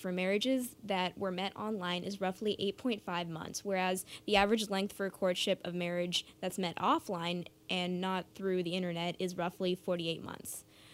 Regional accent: India; first language Telugu; English is a second language; well, I'm Indian if you didn't catch that, but there is like this website from my language. My language is Telugu

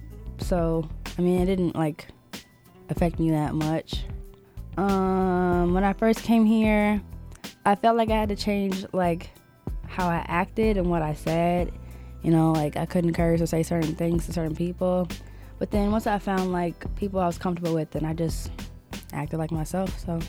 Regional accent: Washington, District of Columbia, United States; I am originally from Washington, D.C. When I was in D.C., it was all black.

